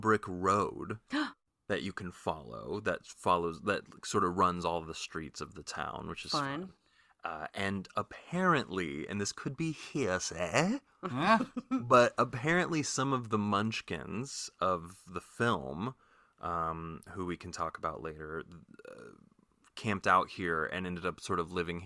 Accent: Kansas, United States; I saw it on stage many times because I am from Kansas.

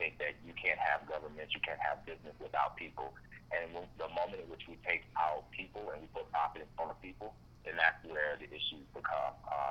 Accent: Flint, Michigan, United States; how I was raised growing up in Flint, Michigan, I knew at a very young age, coming from merely poverty

